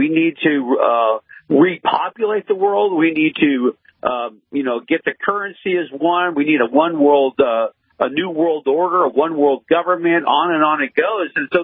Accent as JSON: {"language": "English", "town": "San Francisco", "region": "California", "country": "United States", "tie": "born there", "said": "I was born in San Francisco, spent many years in California."}